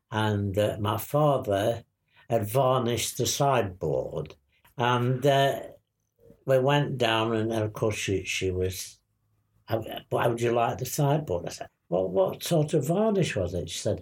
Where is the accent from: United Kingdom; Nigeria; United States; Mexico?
United Kingdom; Manchester, North West England; born there; now in Abergele, United Kingdom; Manchester, yeah. I was born in Manchester.